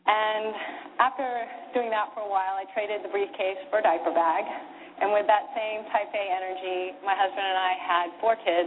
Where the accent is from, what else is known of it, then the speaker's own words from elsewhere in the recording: Houston, Texas, United States; I was born and raised in Houston, Texas, on Twinkies and Po' Boys.